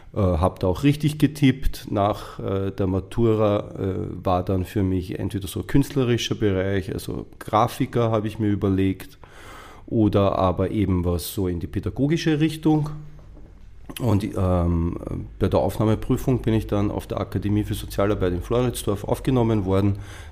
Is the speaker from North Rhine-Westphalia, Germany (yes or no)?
no; Baden-Württemberg, Germany; Als ich jung war, gab es so in Baden, wo ich aufgewachsen bin, viele Punker, Gothics, Skinheads, Mods, Teddy Boys